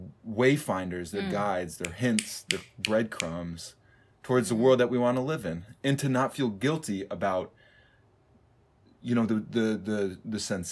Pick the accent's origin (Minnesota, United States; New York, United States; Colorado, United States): Minnesota, United States; Minneapolis; I'm from Minneapolis, but I wasn't there at the time or for most of that summer.